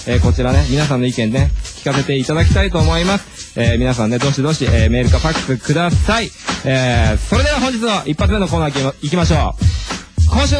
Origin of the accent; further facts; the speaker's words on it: Saitama, Japan; 地元、僕のね地元が埼玉なんですけども